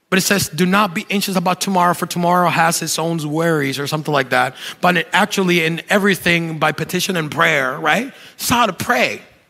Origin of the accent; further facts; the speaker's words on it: Puerto Rico; now in New England, United States; let me not include me because I'm from Puerto Rico